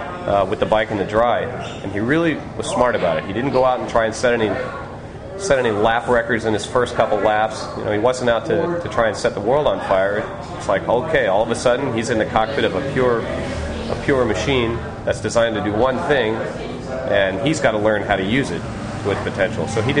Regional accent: United States; because I'm American, so obviously I follow the series more than my Italians or Spaniards.

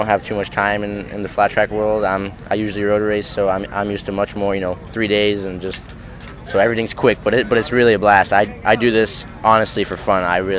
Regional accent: United States; He brought me over as an American.

